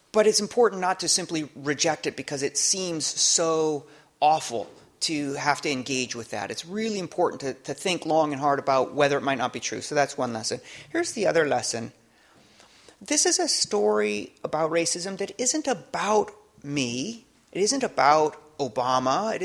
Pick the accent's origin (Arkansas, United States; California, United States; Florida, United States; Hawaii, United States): Hawaii, United States; So I grew up in Hawaii. I'm biracial. My father's white. My mother's Latina. In Hawaii, I didn't think that much about race.